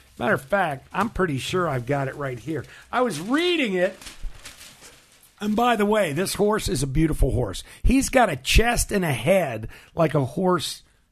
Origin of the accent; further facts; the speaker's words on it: Arlington, Virginia, United States; We're both from Arlington, Virginia.